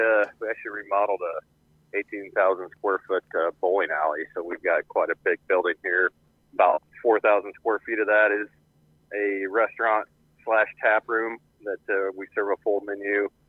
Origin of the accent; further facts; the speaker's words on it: Atlantic, Iowa, United States; So I grew up in the Atlantic area. My dad and brother still farm north of the Atlantic there. I've got a lot of family on the Kays in the area still.